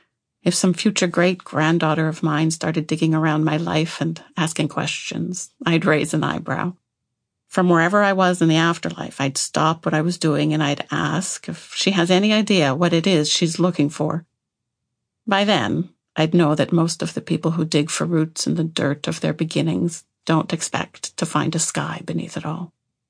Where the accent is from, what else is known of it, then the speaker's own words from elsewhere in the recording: Alberta, Canada; look at where I established my Métis membership, in Manitoba, a place I never lived or even went to growing up. I grew up in Alberta. Many of my cousins and relations live in British Columbia, but Manitoba is where my roots are.